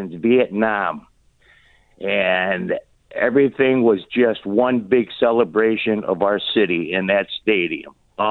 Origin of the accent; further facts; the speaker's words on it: Buffalo, New York, United States; now in Omaha, United States; My hometown, Buffalo, New York.